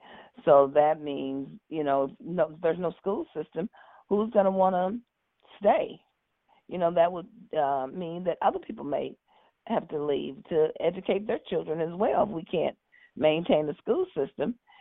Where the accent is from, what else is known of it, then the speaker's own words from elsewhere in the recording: Cairo, Illinois, United States; I was born and raised in Cairo. I only left to go to college, and then I came back home and worked in the school system for 34 years.